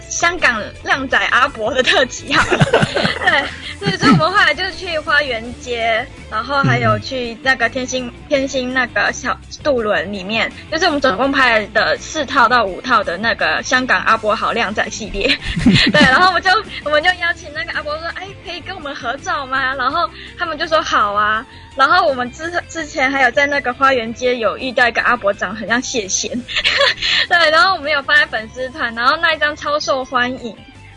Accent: Taiwan; 我们是从台湾来的扑街少女

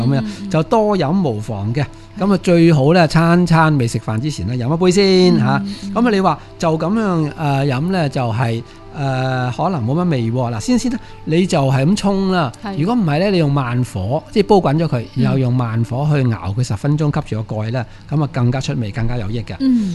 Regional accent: China; 我哋中国人我谂食咗四千年噶啦

